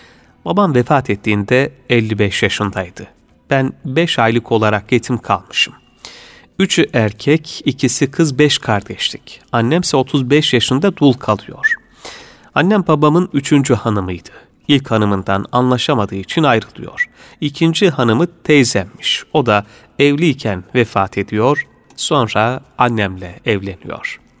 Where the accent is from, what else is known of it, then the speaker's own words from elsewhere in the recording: Araklı, Trabzon, Turkey; born there; Fakir Trabzon Araklı doğumluyum.